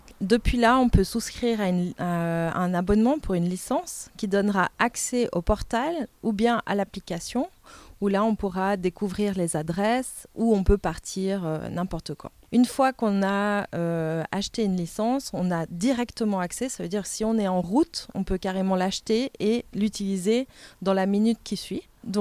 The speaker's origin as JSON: {"language": "French", "region": "Valais", "country": "Switzerland", "also_born_or_lived": "Zurich", "said": "je viens du Valais."}